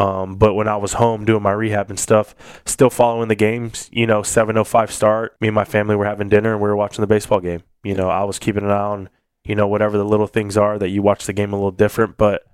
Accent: Corpus Christi, Texas, United States; Hometown? Yeah, I was back in my hometown.

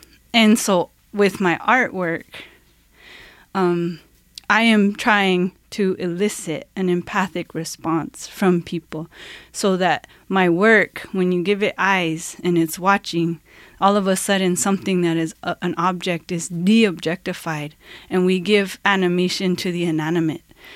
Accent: Española, New Mexico, United States; I come from Española, New Mexico, which is the lowrider capital of the world. So where I come from, cars are art, right?

